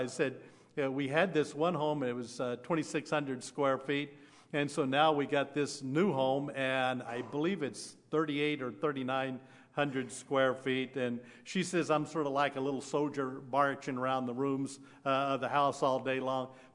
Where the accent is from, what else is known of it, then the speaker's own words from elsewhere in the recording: Arkansas, United States; Being a little boy growing up in Arkansas, my grandfather would take the plow and he'd go out there and plow up the fields